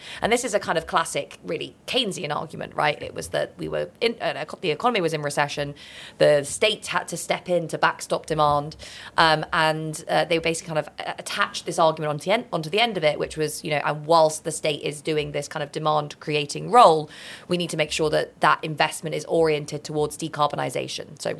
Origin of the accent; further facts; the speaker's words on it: United Kingdom; I am a British